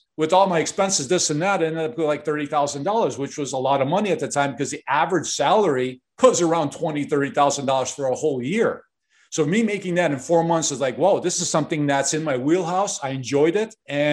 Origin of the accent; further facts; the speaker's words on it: Chicago, Illinois, United States; I was brought up and raised in Chicago, and we lived in this one-bedroom apartment, the whole family, my younger brother, and myself.